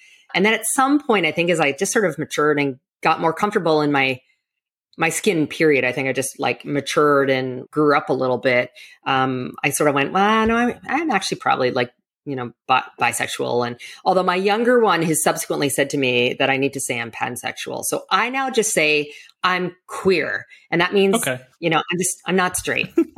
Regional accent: Canada; also born or lived in Toronto / New York; now in Florida, United States; I make sure I tell people that I'm a Canadian citizen, in part because I'm just saddened by what is happening here in the U.S. And I've been in and out of Toronto and New York most of my career, moved back to the U.S. in 2019 to New York

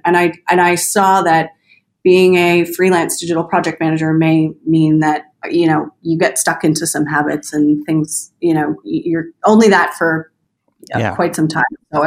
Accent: Toronto, Ontario, Canada; I'm from Toronto originally.

